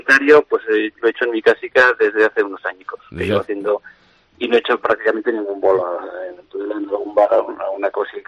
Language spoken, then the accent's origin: Spanish; Estella, Navarre, Spain; now in Tudela, Spain; yo soy de Estella, aunque llevo muchos años viviendo en Tudela